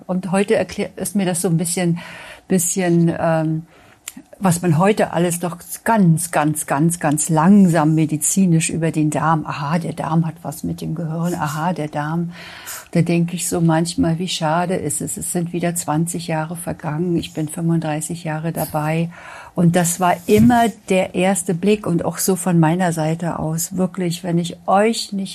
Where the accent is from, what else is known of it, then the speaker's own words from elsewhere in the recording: eastern Germany, Germany; ich bin seit 91 niedergelassen, gleich nach dem Studium 1,5 Jahre, nach der Wende, ich bin aus dem Osten.